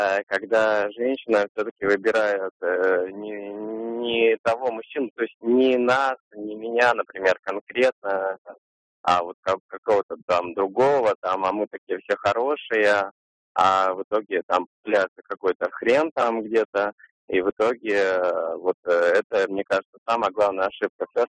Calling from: Vologda, Vologda Oblast, Russia; Из Вологды.

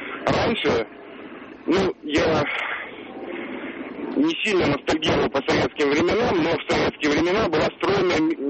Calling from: Moscow, Russia; А я из Москвы звоню, но вот как раз на работу еду.

